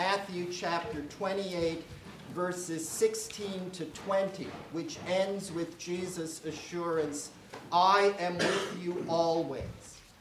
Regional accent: Saskatoon, Saskatchewan, Canada; and I'm from Saskatoon, Saskatchewan, Canada.

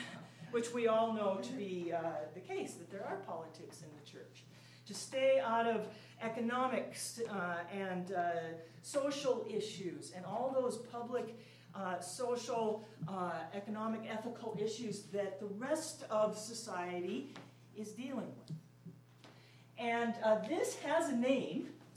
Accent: Sioux Falls, South Dakota, United States; I'm from Sioux Falls, South Dakota.

